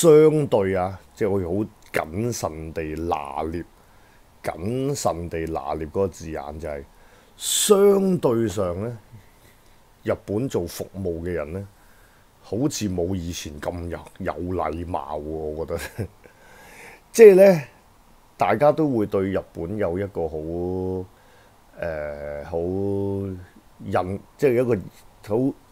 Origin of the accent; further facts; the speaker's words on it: China; 即係我係一個外國人啦，即係我係一個中國人咧喺佢哋眼中，咁我係一個中國人